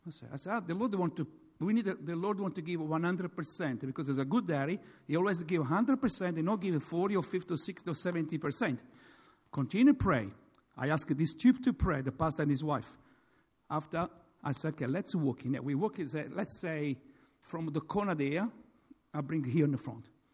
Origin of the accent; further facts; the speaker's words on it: Australia; I come from Australia.